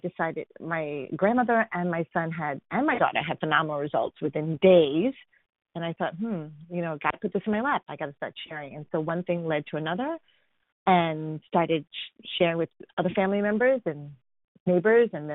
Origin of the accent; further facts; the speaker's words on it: San Diego, California, United States; I am a platinum from San Diego, California.